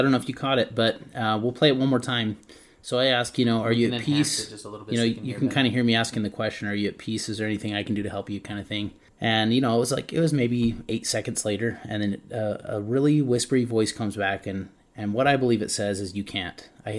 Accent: Utah, United States; we're Utahns. We're from Utah.

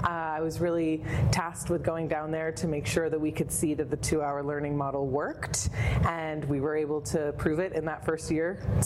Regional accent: Houston, Texas, United States; moved away as an adult; now in Brownsville, United States; I grew up in Houston up until 18, and then I moved around. I was out of Texas for about 13 years, came back

